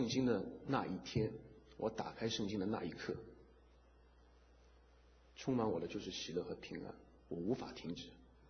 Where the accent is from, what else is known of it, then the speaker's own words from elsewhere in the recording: China; 因为在里面就我一个中国人